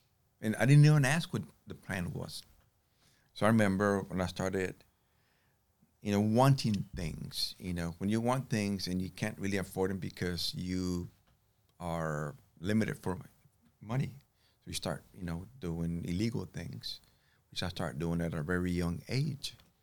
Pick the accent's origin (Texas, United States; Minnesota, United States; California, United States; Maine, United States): Texas, United States; Awesome compared to from back home. I'm from South Texas.